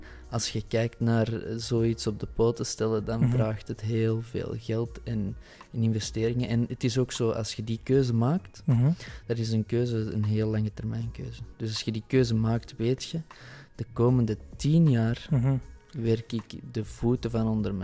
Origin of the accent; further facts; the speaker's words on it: Aartselaar, Flanders, Belgium; En dat is in de kerstmarkt van Aartselaar. Dat is in ons thuisdorp.